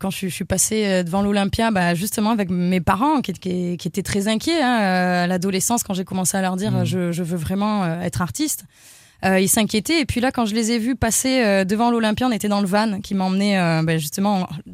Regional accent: Avignon, Provence-Alpes-Côte d'Azur, France; now in Paris, France; je me revois quitter ma ville natale, Avignon

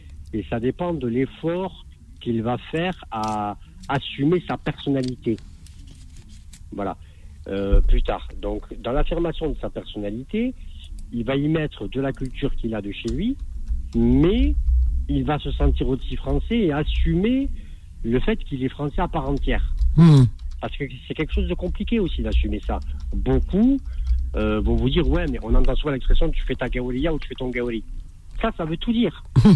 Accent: Occitanie, France; je suis occitan, ça se voit pas trop, mais je suis occitan.

